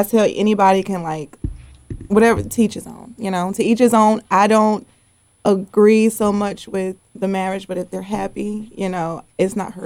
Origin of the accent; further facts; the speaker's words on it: the South, United States; I'm from the South.